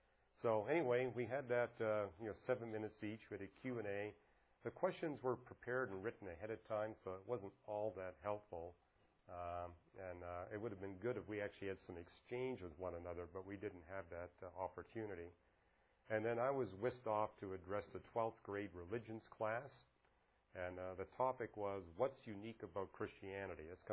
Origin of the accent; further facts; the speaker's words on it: Vancouver, British Columbia, Canada; I was raised in Vancouver